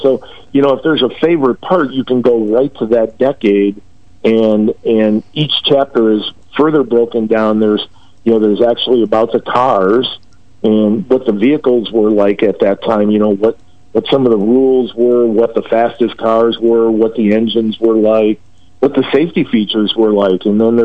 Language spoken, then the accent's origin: English; Wisconsin, United States; as a kid growing up in Wisconsin following racing, I never, ever dreamed I'd get to do.